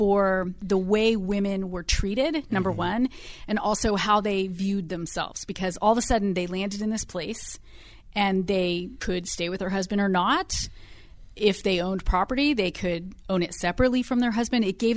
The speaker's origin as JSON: {"language": "English", "region": "California", "country": "United States", "tie": "born or raised there", "said": "Well, I'm very interested in California history. Mm-hmm. I was born and raised on the American River."}